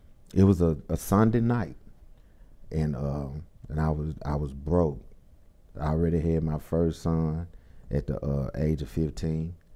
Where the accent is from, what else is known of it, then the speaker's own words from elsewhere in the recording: Memphis, Tennessee, United States; also born or lived in Gary, Indiana; So truly, I've been in Memphis probably since I was about 3 years old.